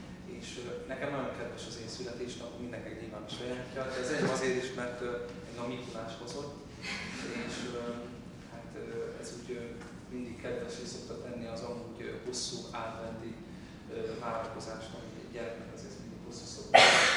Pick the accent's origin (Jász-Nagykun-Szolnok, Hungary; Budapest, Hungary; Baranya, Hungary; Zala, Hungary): Zala, Hungary; Zalaegerszeg; zalaegerszegi vagyok, és egy vallásos családban születtem